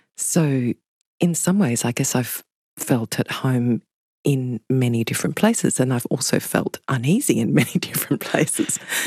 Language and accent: English; Canada; born there; growing up, they moved around a lot, especially initially, which is why I was born in Canada.